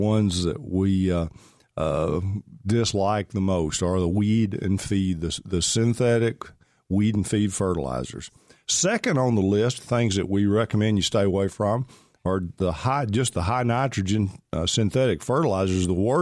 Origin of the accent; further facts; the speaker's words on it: Pittsburgh, Texas, United States; There was a train crash or car spill, a train car spill in my hometown of Pittsburgh when I was a kid. Pittsburgh, Texas, right on the golf course